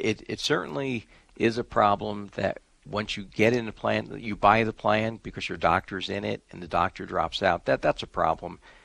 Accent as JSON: {"language": "English", "town": "Staten Island", "region": "New York", "country": "United States", "tie": "born or raised there", "said": "I think about that because I grew up in New York, and in 1965. A bridge opened, the Verrazano Narrows Bridge, that it connected Brooklyn to Staten Island, which is where I lived."}